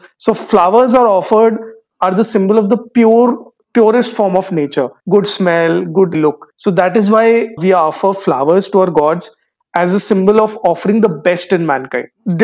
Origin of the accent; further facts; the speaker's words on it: Kanpur, Uttar Pradesh, India; He had visited me in my hometown, Kanpur, Uttar Pradesh. There are not many places that I can take someone to visit in my city.